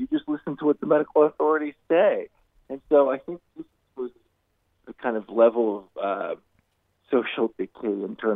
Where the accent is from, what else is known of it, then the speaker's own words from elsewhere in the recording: Rio de Janeiro, Brazil; now in United States; I grew up in Brazil. I spent 10 years of my childhood in Rio de Janeiro, which is about the most unequal city and country in the world.